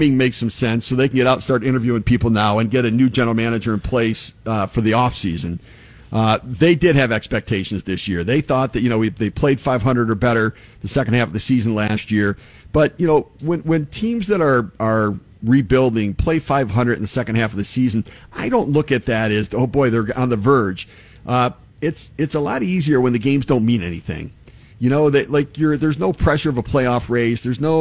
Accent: Detroit, Michigan, United States; know, being from Detroit, for me, I've always sort of rooted for them in some way just because it's my hometown team.

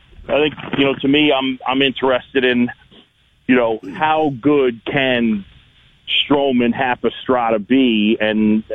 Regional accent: New York, United States; I mean, look, man, I'm from New York, okay?

